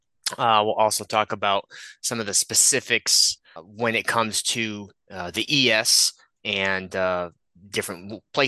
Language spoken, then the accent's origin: English; Chicago, Illinois, United States; I grew up in the Chicagoland area, so I had a lot of exposure and opportunity to get, downtown to the Board of Trade.